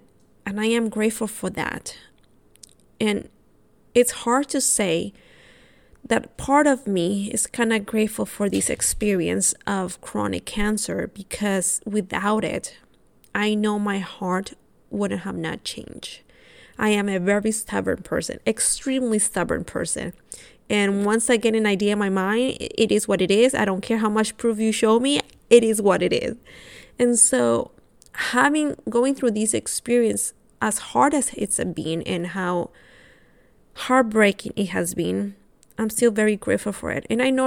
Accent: Honduras; now in United States; I'm from Honduras, by the way

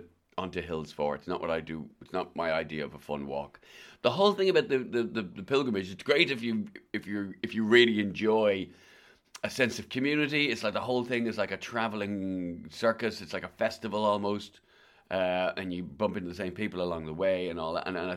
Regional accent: Ireland; Well, you'd still, you know, I'm Irish.

